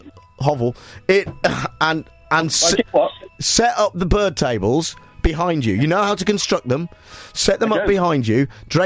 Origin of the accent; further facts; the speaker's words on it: Dunedin, Otago, New Zealand; It's a memoir about growing up in Dunedin.